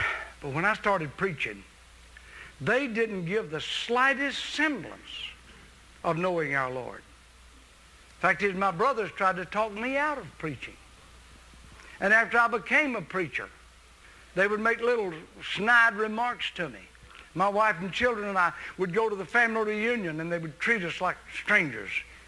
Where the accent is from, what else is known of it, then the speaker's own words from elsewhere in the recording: Camden, United States; also born or lived in Millville; in Millville, where everybody else lived, but I was raised in Camden, they came, the Camden people came to Millville and got my daddy to move all of us to Camden